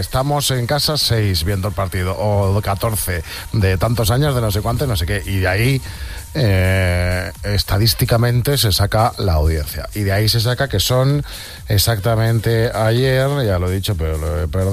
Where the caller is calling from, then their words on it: Villarreal, Valencian Community, Spain; de Villarreal.